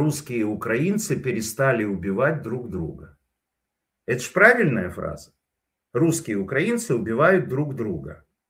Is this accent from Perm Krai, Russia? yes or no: yes; Perm, Perm Krai, Russia; moved away as an adult; я сам из России. Я прожил там 20 лет и уехал в 2000 году. Сегодня в новостях я увидел, что над Пермью, городом, где я родился